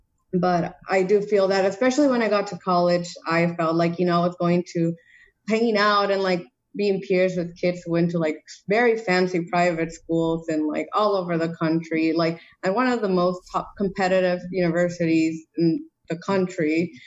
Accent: Calexico, California, United States; I'm from Calexico, it's in the border

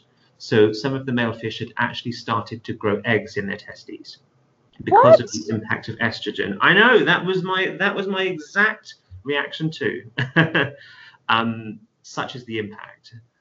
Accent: London, United Kingdom; I'm very much a city person. I'm from London, England, originally.

